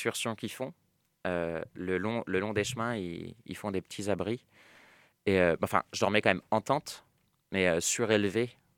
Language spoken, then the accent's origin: French; France; Mais bon, je leur ai dit qu'en tant que Français, moi, je faisais les vacances de la Toussaint.